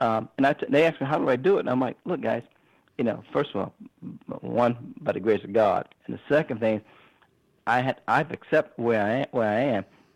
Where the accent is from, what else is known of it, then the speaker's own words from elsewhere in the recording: New York City, New York, United States; I'm from Jamaica, Queens, right?